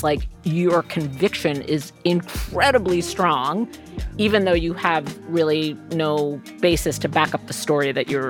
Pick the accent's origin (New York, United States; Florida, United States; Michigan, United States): New York, United States; And I'm like, dude, we grew up in New York in the 70s.